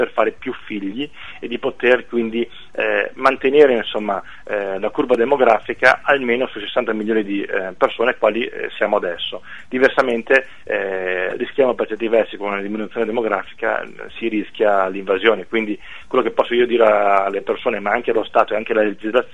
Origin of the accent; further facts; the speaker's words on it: Veneto, Italy; la nostra capacità come veneti, come europei, insomma, di riuscire a mantenere le nostre caratteristiche